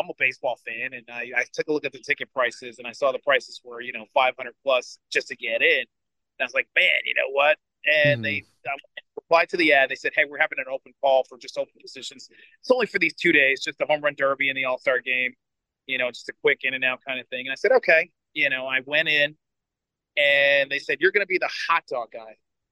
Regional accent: New York, United States; now in Philadelphia, United States; Well, I grew up in New York, so that's why City Field is so special to me. But I live in Philadelphia.

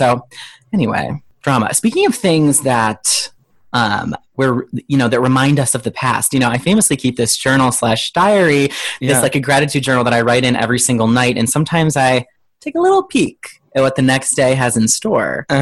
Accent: Ohio, United States; because I'm obviously from Ohio.

